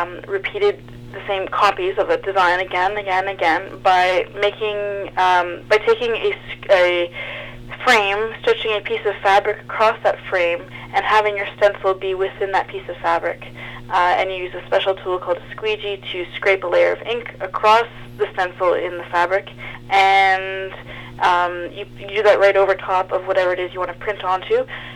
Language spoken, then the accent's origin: English; Toronto, Ontario, Canada; I grew up here in Toronto, and for the past 8 months, I have lived on the west coast of Canada.